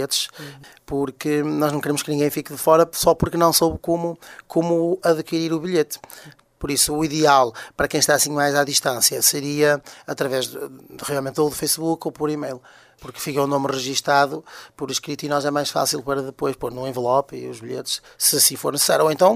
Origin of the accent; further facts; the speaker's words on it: Minho, Portugal; nós somos minhotos, somos daqui.